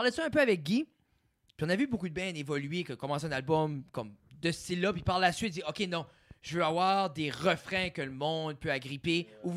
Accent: Acadia, Canada

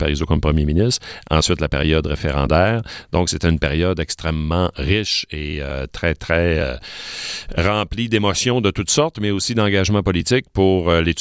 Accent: Chicoutimi, Quebec, Canada; Ben moi, je suis originaire du Saguenay, de Chicoutimi plus précisément.

